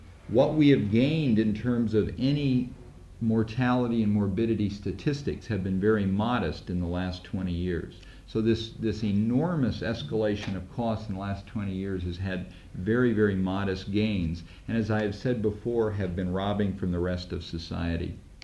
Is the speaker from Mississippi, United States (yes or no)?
no; Delphos, Ohio, United States; She lives in my hometown of Delphus, Ohio.